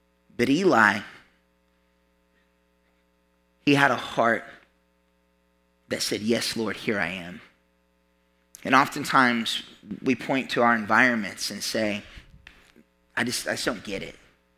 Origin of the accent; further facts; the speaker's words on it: Catoosa, Oklahoma, United States; I grew up not far from here. I grew up in Catoosa, in the beautiful, beautiful countryside of old ghetto rolling hills.